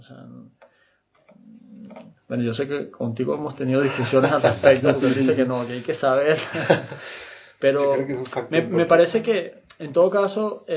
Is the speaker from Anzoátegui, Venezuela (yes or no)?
no; Caracas, Capital District, Venezuela; moved away; Yo que venía de Caracas, de Venezuela, un país tropical donde no se necesitan las chimeneas.